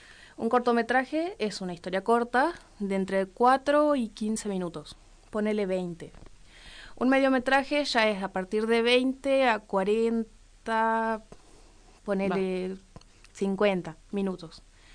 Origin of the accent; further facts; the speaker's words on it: Ingeniero Jacobacci, Río Negro, Argentina; Me dice, vos sos de Jacobacci, ¿verdad? Sí, le digo, o sea, no es por agrandar a mi pueblito